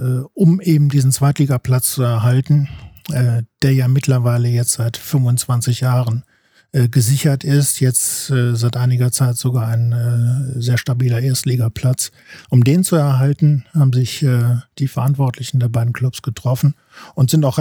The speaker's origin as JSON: {"language": "German", "town": "Solingen", "region": "North Rhine-Westphalia", "country": "Germany", "tie": "born or raised there", "said": "dass das Bergische Land insgesamt und Solingen natürlich als meine Heimatstadt zuvorderst auf der großen Profisportlandkarte kein weißer Fleck sind."}